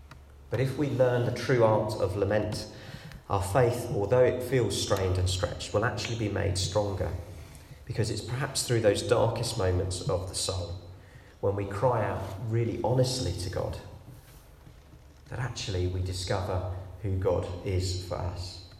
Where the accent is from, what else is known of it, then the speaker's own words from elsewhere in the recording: United Kingdom; You know, we're British, we don't say things out loud like that.